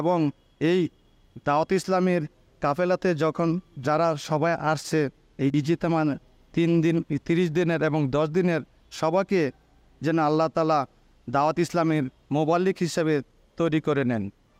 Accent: Jaflong, Sylhet Division, Bangladesh; আমি সিলেট জাফলং থেকে এসেছি।

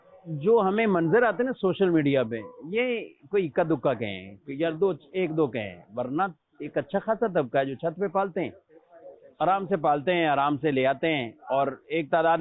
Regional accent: Karachi, Sindh, Pakistan; اصل میں ہم کراچی والے ہیں نا

